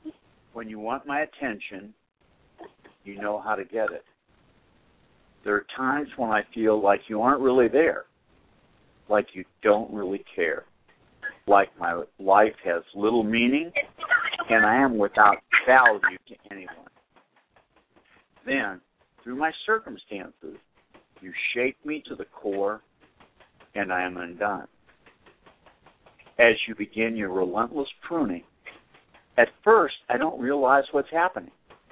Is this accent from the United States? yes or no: yes; Boston, Massachusetts, United States; I grew up in Boston, and I remember when I was a kid, they were talking about the new ice age.